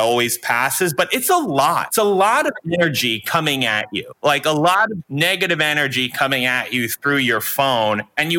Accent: New York, United States; now in Los Angeles, United States; I grew up as a New Yorker. You know, you are supposed to hate LA.

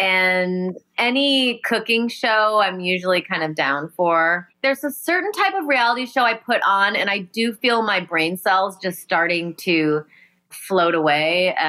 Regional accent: Rockford, Illinois, United States; And I grew up in Rockford, Illinois. So we would always like sneak to Chicago and go see bands.

